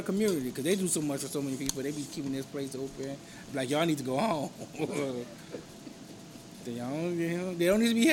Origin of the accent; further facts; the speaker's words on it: New Orleans, Louisiana, United States; I'm from New Orleans, like all my people.